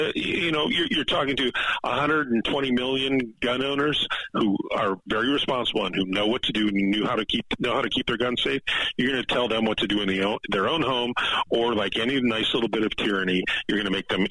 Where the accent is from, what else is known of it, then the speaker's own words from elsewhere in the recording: Minnesota, United States; Yeah, from my home state of Minnesota, I'm embarrassed to say.